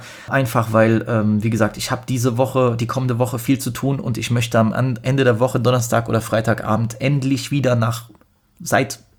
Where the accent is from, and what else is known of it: Poland